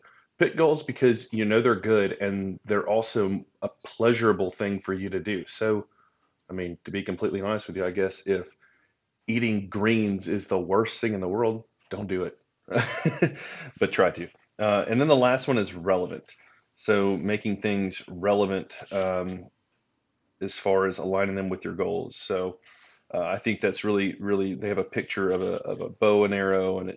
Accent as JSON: {"language": "English", "town": "Auburn", "region": "Alabama", "country": "United States", "said": "I am from Auburn, Alabama"}